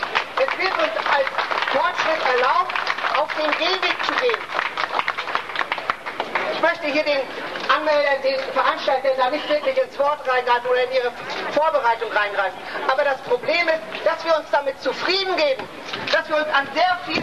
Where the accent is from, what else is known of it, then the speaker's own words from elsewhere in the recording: Mecklenburg-Vorpommern, Germany; ich komme aus dem Mecklenburgischen, dort haben wir seit 17 Jahren das Bombodrom, bei den Menschen dagegen kämpfen, das ist im Brandenburgischen, aber ich lebe dort im Grenzbereich Mecklenburg und Brandenburg.